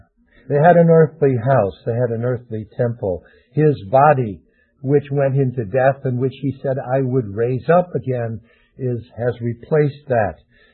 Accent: Wilmette, Illinois, United States; when I was raised in Wilmette

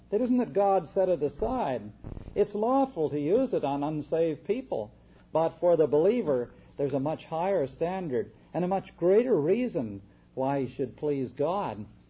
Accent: Canada; I'm a Canadian citizen, and as a Canadian citizen, when I cross the border, we'll say into the United States, I have to declare that I am a Canadian citizen by birth.

